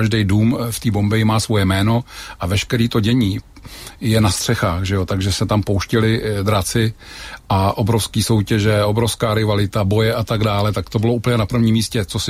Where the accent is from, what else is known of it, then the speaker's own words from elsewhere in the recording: Liberec Region, Czechia; born there; Narodil jsem se pod Ještědem